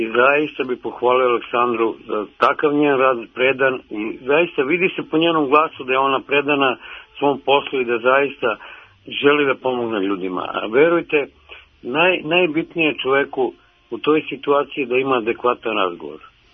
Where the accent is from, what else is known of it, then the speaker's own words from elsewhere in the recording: Serbia; kod nas u Srbiji